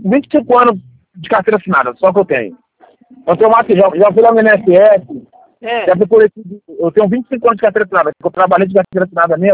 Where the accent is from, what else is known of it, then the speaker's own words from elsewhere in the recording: Petrópolis, Rio de Janeiro, Brazil; e aqui em Petrópolis, eu sou de Petrópolis